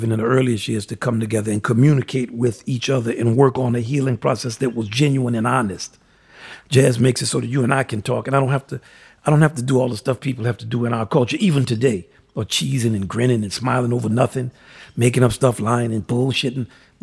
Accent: New Orleans, Louisiana, United States; And we're from New Orleans, so we have our new … the music that comes from our culture.

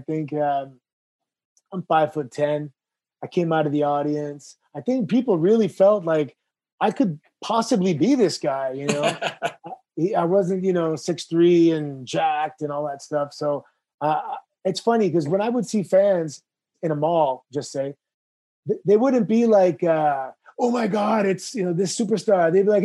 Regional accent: Toronto, Ontario, Canada; I grew up in Toronto in the 90s.

